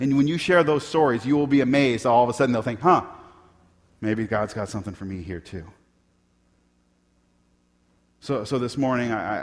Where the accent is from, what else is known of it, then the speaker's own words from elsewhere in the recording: Portland, United States; I grew up in Portland. I always expected to stay in Portland.